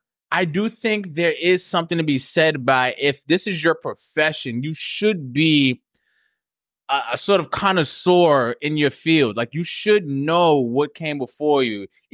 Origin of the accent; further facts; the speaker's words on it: Southern United States, United States; Or like, I didn't care about … I'm from the South. I get it.